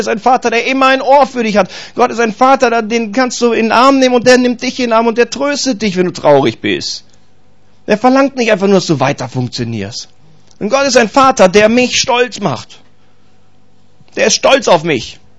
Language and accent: German; Bielefeld, North Rhine-Westphalia, Germany; Ihr bekloppten, ich komme aus Bielefeld, Bielefelder.